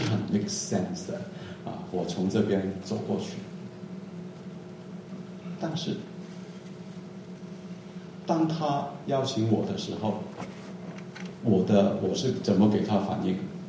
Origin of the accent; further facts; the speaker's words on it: Hong Kong; first language Cantonese; Chinese is a second language; also born or lived in Singapore; 我是香港背景的，在香港出生的啊，后来去了新加坡读书啊，所以英文还可以。国语是我的第三语言啊，母语当然是广东话啊，然后英文呢，然后国语啊